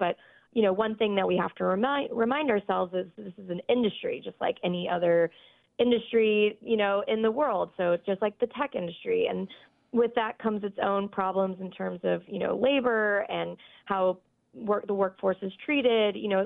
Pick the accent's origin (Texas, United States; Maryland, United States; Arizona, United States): Texas, United States; Friendswood; So I grew up outside of Houston in a small town called Friendswood, Texas, right next door to Clear Lake, which is where NASA's Johnson Space Center is located.